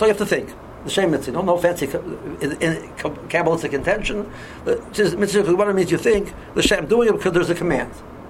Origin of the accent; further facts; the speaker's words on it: Cleveland, Ohio, United States; There's a Jewish newspaper in Cleveland. I'm from Cleveland, called the Cleveland Jewish News